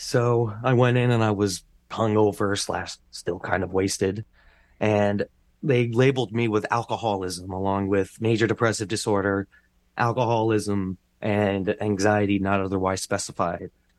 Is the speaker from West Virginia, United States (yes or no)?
no; North Brunswick, New Jersey, United States; And in our town, at least where I grew up in North Brunswick, they had this little social club.